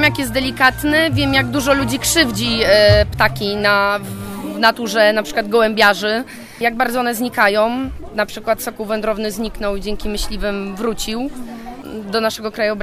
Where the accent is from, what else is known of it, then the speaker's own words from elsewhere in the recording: Podkowa Leśna, Masovian Voivodeship, Poland; Jestem z Podkowy Leśnej, podwarszawskiego miasta założonego przez myśliwego.